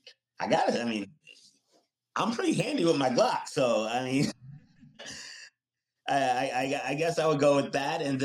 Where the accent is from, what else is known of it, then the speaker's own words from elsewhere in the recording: New York, United States; now in South Florida, United States; I'm originally from New York, so I love a big New York slice of pizza. Can't compare. I live in South Florida right now, and the pizza is nowhere near as good as New York.